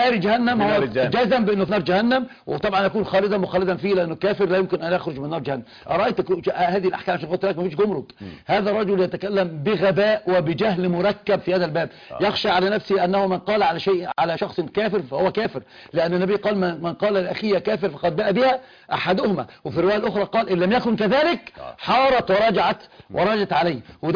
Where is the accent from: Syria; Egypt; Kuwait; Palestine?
Egypt; يعني هو كان عندنا في مصر أمثال، الأمثال دي حكم نأخذ بها